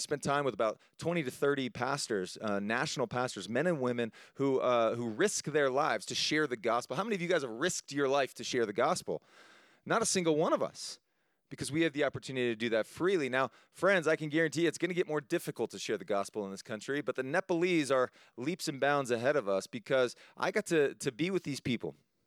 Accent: United States; And I remember being the American in the group going, well, let's just fight them then.

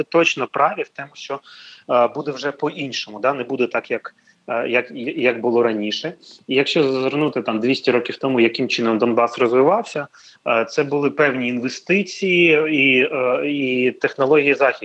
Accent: Donetsk, Donetsk Oblast, Ukraine; also born or lived in Mariupol; я народився в Маріуполі, все життя своє прожив в Донецьку, під Слов'янськом, під Красним Ліманом в нас була така дача на Глибих Озерах

